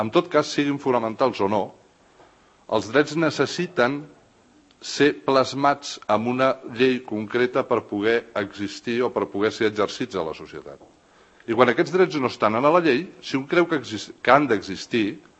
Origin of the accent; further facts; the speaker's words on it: Catalonia, Spain; first language ca; jo també sóc català, de que jo estimo la meva terra igual o més que els que estaven allà donant-se la mà. En el sentit que jo vaig aprendre el català de la meva mare, com el meu avi, com el meu besavi, com el meu tataravi